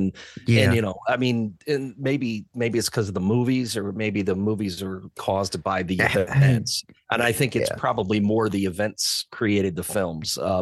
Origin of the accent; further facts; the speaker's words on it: Decatur, Illinois, United States; I mean, Decatur, Illinois. I mean, how random is that?